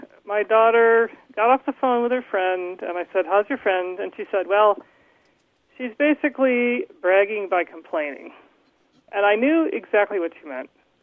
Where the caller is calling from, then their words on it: Deer River, New York, United States; I'm calling from Deer River, New York.